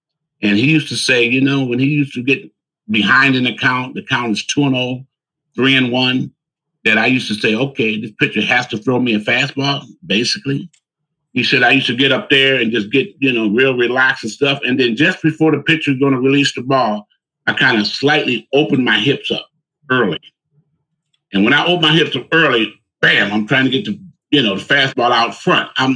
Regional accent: Cleveland, Ohio, United States; that 81 All-Star game in my hometown of Cleveland, Ohio.

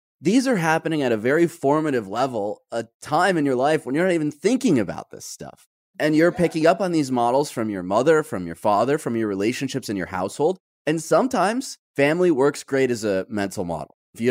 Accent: Detroit, Michigan, United States; And I'm proud of the fact that I grew up in Detroit.

